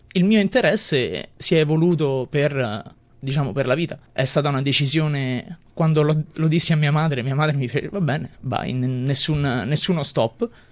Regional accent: Latina, Lazio, Italy; moved away as an adult; now in Australia; Io vengo da Latina, a 70 km da Roma, sono qui da 3 anni, oddio, a febbraio saranno 3 anni

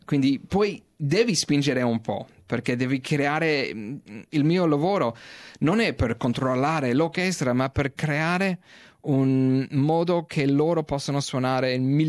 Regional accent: Australia; Italian is a second language; scusa per il mio italiano, sono australiano, ma la lingua italiana per me è molto molto molto difficile.

